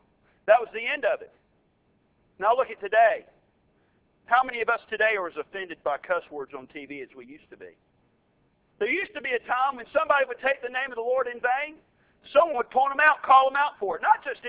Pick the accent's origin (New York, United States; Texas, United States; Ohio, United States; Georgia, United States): Georgia, United States; Macon; born there; Now, I was born in Macon, Georgia. None of y'all probably know where Macon, Georgia is, except for the Georgia folks in here.